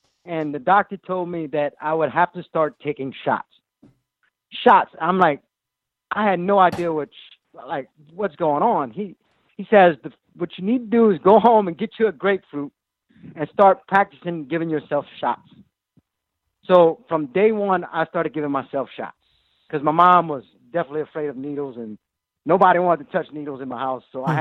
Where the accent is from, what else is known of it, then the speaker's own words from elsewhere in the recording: Thibodaux, Louisiana, United States; I grew up in Thibodaux, Louisiana.